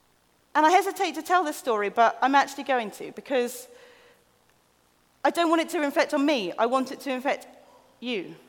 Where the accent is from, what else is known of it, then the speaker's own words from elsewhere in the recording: East of England, United Kingdom; I'm from East Anglia. I'm from a road where tarmac was an optional extra by the end of the road.